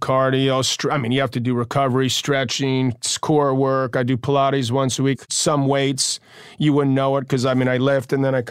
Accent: Queens, New York, United States; I was 4 years younger, and we're both from Queens

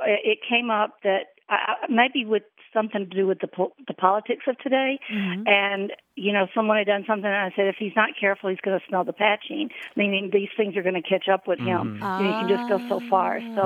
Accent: Alabama, United States; now in Greendale, United States; I'm calling from Greendale, Wisconsin.

